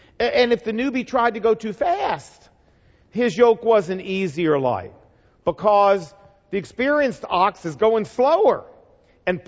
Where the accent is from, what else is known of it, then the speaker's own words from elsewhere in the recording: the South, United States; I'm from the South, can y'all tell?